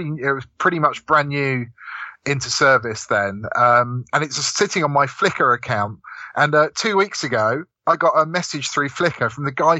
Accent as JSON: {"language": "English", "region": "East of England", "country": "United Kingdom", "tie": "born or raised there", "said": "When I was growing up, I grew up in Hertfordshire, so we didn't really have any military aviation."}